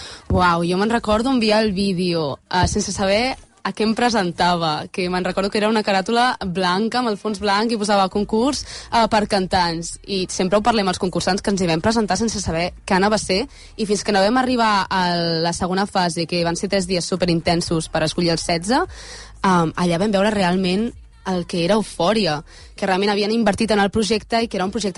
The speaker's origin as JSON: {"language": "Catalan", "town": "Barcelona", "region": "Catalonia", "country": "Spain", "said": "Jo que sóc de Barcelona"}